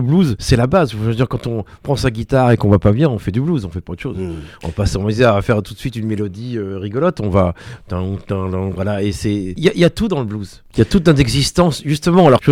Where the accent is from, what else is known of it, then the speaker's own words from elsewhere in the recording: Normandy, France; nous on a presque honte de dire je suis normand, mais bon sang, on est normand quoi